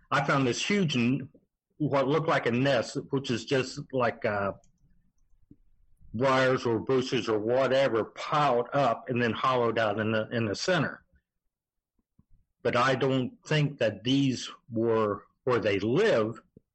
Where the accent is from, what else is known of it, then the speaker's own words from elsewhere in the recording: Columbus, Ohio, United States; I'm from Columbus, and it was about an hour and a half drive to Salt Fork, Cambridge, so it wasn't too bad.